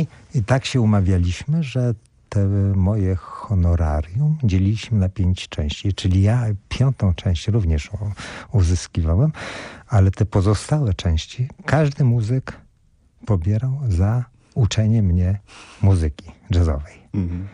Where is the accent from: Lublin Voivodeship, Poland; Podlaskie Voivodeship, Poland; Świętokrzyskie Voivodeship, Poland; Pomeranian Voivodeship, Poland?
Pomeranian Voivodeship, Poland; Gdańsk; moved away as an adult; now in Warsaw, Poland; jak się nie dostałem na studia, że wyjechałem z Gdańska do Warszawy.